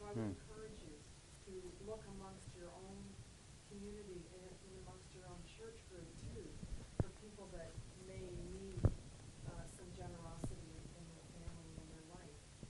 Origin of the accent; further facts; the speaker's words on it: Windsor, Ontario, Canada; I'm from Windsor, Ontario, Canada. I belong to the Alliance denomination and the Alliance Church